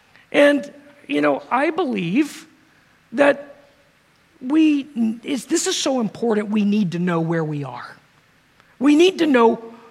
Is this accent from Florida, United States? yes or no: no; Virginia Beach, Virginia, United States; You know, I grew up in Virginia Beach, and it was really pretty homogeneous down there.